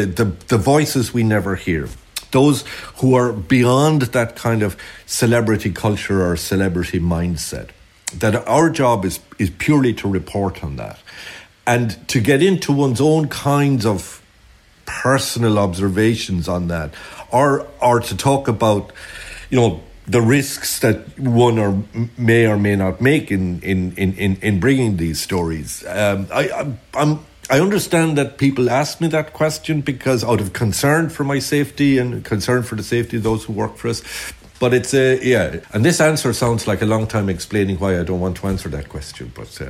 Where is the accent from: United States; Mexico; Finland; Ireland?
Ireland; I actually think we are Irish people think of ourselves very much in exceptional terms.